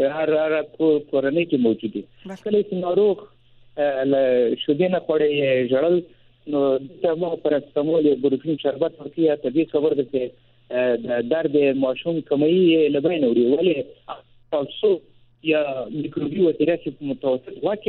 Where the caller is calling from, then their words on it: Maiwand, Kandahar, Afghanistan; د کندهار د ولایت څخه، د میوند ولسوالۍ.